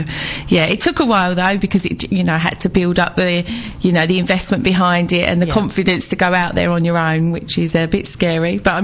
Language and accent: English; Romford, London, United Kingdom; I grew up in Romford. Yes, and then sort of left there at 18